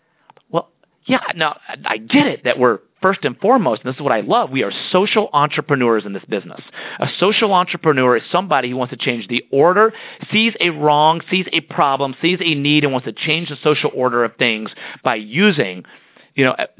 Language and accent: English; Atlanta, Georgia, United States; I'm from Atlanta, Georgia, so my family has had the privilege of getting to know the founder of Chick-fil-A.